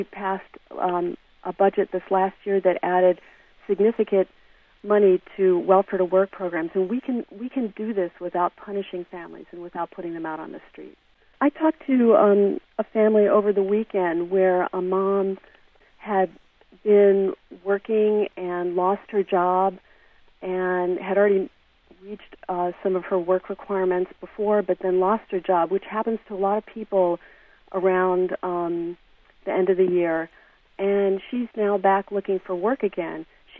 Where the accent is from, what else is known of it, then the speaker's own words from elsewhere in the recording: California, United States; That's not something that I would be proud of as a Californian.